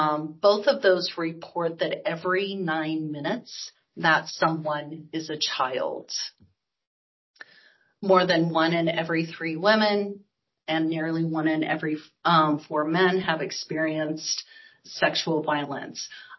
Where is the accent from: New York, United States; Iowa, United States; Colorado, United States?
Iowa, United States; I come from a very small town in Iowa. The entire population of my hometown is approximately 5,000 people, right?